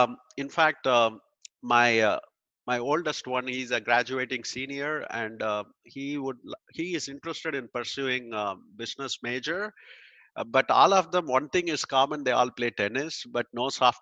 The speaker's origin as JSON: {"language": "English", "country": "India", "tie": "born or raised there", "moved": "as an adult", "lives_now": "United States", "said": "I grew up in India and I moved here in 2000."}